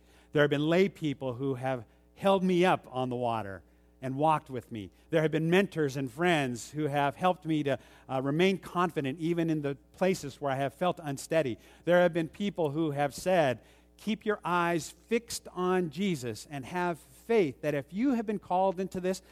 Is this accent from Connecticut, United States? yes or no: no; California, United States; that I came from California and moved here to the Pacific Northwest.